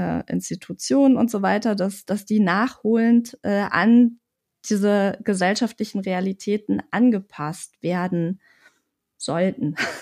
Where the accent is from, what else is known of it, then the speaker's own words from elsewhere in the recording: Germany; first language German; auch wenn Deutsch meine erste Sprache ist, ich in einem System hier groß geworden bin, also System in dem Sinne, dass ich so in etwa weiß, wie Behörden in Deutschland funktionieren.